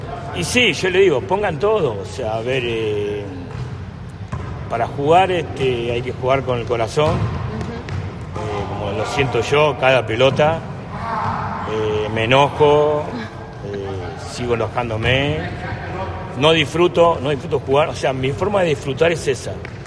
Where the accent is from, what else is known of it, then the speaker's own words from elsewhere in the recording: San Justo, Buenos Aires Province, Argentina; Empieza en Buenos Aires, soy de Buenos Aires, en la zona de San Justo, en La Matanza.